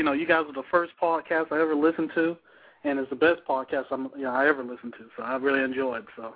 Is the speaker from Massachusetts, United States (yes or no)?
no; Miami, Florida, United States; There's no haters here. I'm from Miami. No haters in Miami.